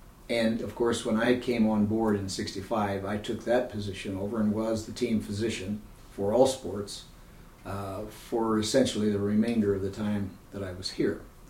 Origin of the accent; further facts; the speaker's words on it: Bloomington, Indiana, United States; now in Missoula, United States; Born and raised in Bloomington, Indiana, educated Indiana University, medical degree from Indiana University